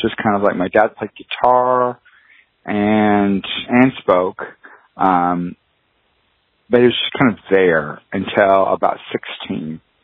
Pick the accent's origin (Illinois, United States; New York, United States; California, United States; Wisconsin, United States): Illinois, United States; now in Nashville, United States; Yeah, I grew up in Southern Illinois, near close to St. Louis, St. Louis area. Yeah, and lived there for most of my life growing up, and then moved down to Nashville for a girl